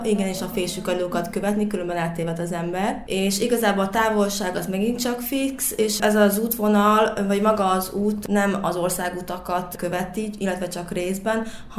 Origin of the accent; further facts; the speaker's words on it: Berehove, Zakarpattia Oblast, Ukraine; now in Nyíregyháza, Hungary; Beregszászban születtem, itt jártam gimnáziumba is, és jelenleg Nyíregyházán élek